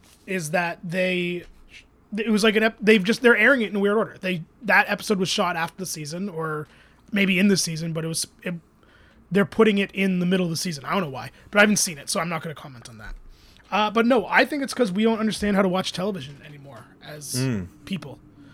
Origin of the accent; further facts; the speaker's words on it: Toronto, Ontario, Canada; Yeah, I grew up on the Danforth, so I put the … on there.